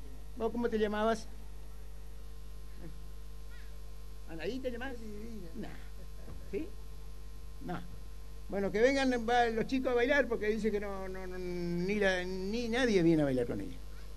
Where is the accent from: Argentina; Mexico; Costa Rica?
Argentina; Entre Ríos; esto nos va a hacer mirarnos como argentinos, mirarnos como entrerrianos, como correntinos, como lo que somos.